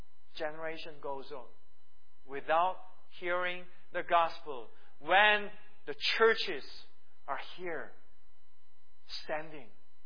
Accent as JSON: {"language": "English", "country": "South Korea", "said": "and God raised the churches in Korea, my home country."}